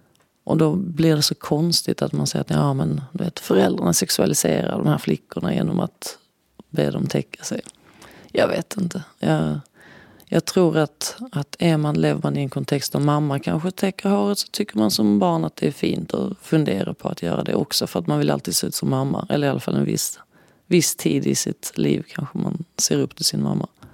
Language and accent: Swedish; Skåne, Sweden; När jag var liten i Skåne